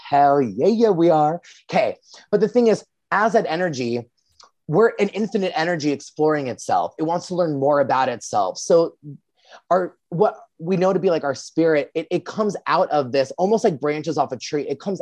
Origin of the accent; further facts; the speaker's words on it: New York, United States; I would sometimes say no because I'm a New Yorker